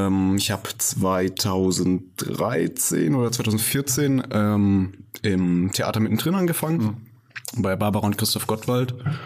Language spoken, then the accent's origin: German; Fulda, Hesse, Germany; Ich bin gebürtiger Fulderer. Ich bin im Herz-Jesu-Krankenhaus geboren und seitdem war ich auch nie weg.